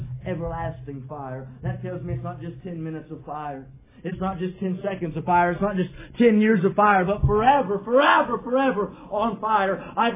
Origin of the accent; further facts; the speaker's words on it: West Virginia, United States; now in Charlotte, United States; We grew up in West Virginia, but now we live outside of Charlotte, North Carolina.